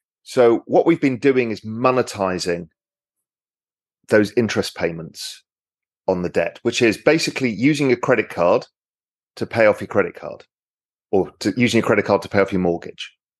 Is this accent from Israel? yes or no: no; England, United Kingdom; as an Englishman